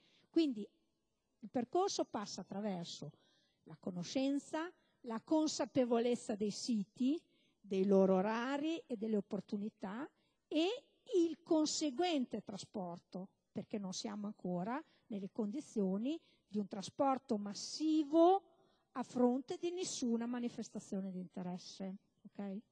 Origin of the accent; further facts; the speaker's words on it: Bologna, Emilia-Romagna, Italy; Io la prossima settimana vado a Torino, è chiaro che io sono di Bologna